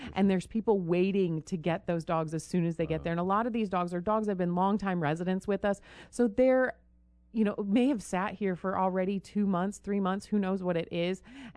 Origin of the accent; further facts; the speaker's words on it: New York, United States; my hometown shelter in Western New York takes dogs from us